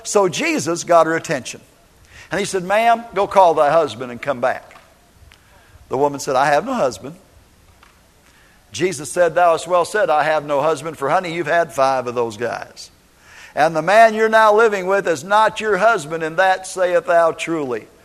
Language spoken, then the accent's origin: English; Minneapolis, Minnesota, United States; I remember growing up in Minneapolis, Minnesota, and we had mixed race people that weren't very well liked